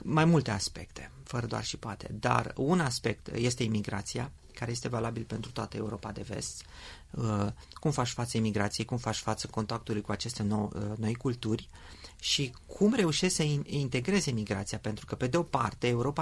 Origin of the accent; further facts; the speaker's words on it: Romania; am crescut în România și mi-a fost bine și fac parte din generația cu cheia la gât